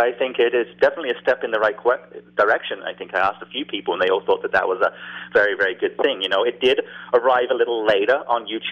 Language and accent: English; United Kingdom; I'm British, and that's why I speak funny, and nobody can probably understand me on the radio.